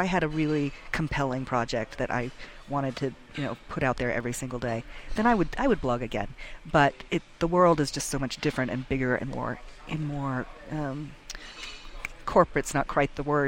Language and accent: English; Texas, United States; we're both from Texas, and my husband especially, it's hard for him to eat vegetarian